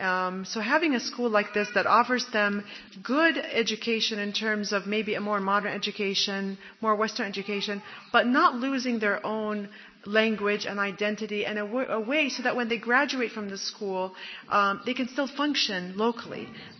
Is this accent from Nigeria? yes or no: no; Jordan; also born or lived in Kuwait / Saudi Arabia; I grew up in Jordan, but I did live in the time when we had to leave with the Gulf War, with the Saddam invasion. There was that time when we lived in Kuwait. We had just moved there for about 10 months. And we lived in Saudi Arabia for 4 years.